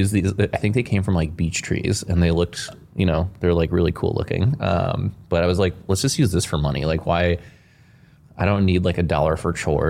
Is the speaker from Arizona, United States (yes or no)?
no; Cleveland, Ohio, United States; growing up in Cleveland was sick. We got four seasons. Had a bunch of family and friends all there.